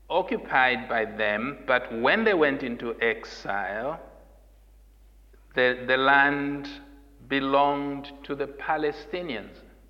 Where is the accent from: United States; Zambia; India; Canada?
Zambia; now in Leeds, United Kingdom; Growing up in Zambia, we had in my small town at least two Jewish synagogues.